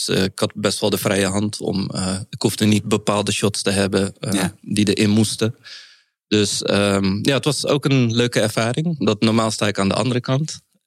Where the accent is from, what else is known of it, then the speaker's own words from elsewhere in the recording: Rotterdam, South Holland, Netherlands; En ik zeg helaas, omdat het is natuurlijk mijn stad. Ik ben Rotterdammer.